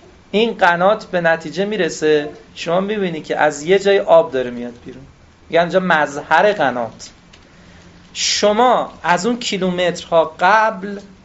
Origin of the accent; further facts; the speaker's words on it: Tehran, Tehran Province, Iran; همین قصه نمیگم تو همین شهر خودم تهران